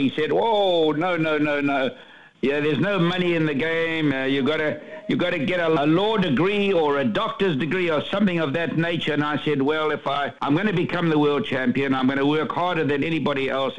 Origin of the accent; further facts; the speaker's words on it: South Africa; now in United States; I came from South Africa, which is one of the three most beautiful countries in the world.